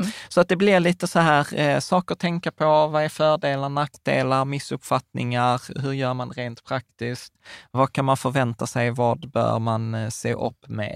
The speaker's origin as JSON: {"language": "Swedish", "country": "Sweden", "tie": "born there", "said": "vi båda kommer från vi är födda i Sverige, men våra föräldrar är från Östeuropa. Mina föräldrar är från gamla Tjeckoslovakien"}